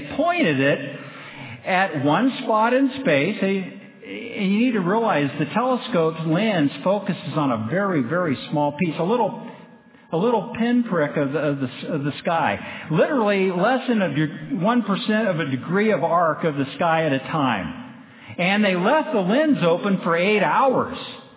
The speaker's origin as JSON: {"language": "English", "region": "Texas", "country": "United States", "tie": "born there", "said": "And I'm allowed to do that because I was born in Texas."}